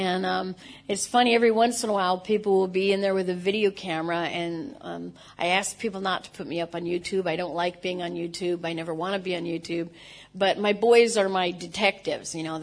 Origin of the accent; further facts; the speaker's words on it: United States; As you can probably tell, I'm American.